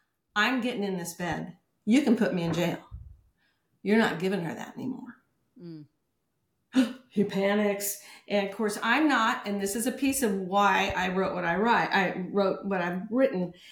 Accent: San Diego, California, United States; I grew up in San Diego where we had avocados before Mexico had avocados.

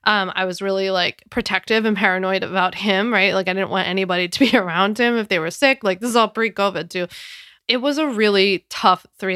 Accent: Philadelphia, Pennsylvania, United States; now in New York, United States; So like a full rewind is that I'm from Philly, born and raised. I just moved to New York back at the very like early fall last year.

